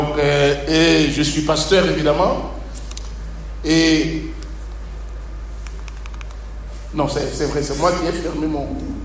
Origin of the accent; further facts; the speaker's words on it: Cameroon; Moi, je suis Camerounais